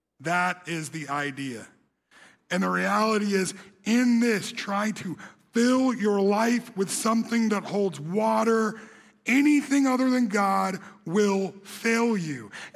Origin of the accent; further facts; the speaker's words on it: Gaston, South Carolina, United States; And the image of that makes me think of my life growing up in Gaston, South Carolina. I was like a little redneck who didn't know nothing.